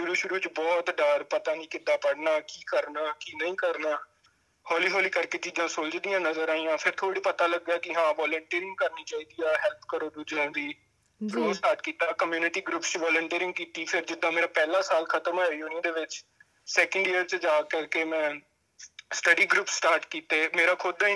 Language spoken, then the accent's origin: Punjabi; Moga, Punjab, India; moved away as an adult; now in Australia; ਮੈਂ ਪੰਜਾਬ ਤੋਂ ਮੋਗਾ ਸ਼ਹਿਰ ਤੋਂ ਬਿਲੋਂਗ ਕਰਦਾ।